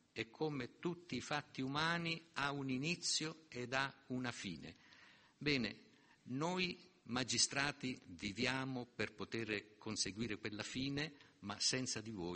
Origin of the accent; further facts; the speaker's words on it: Sicily, Italy; perché io sono siciliano come loro